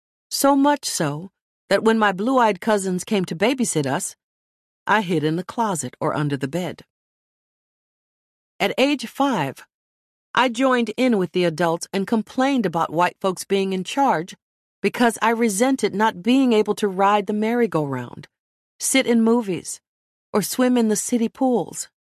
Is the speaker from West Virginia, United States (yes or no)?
no; Little Rock, Arkansas, United States; Growing up in Little Rock, Arkansas in the 1950s was a deep life and faith struggle for a person of color.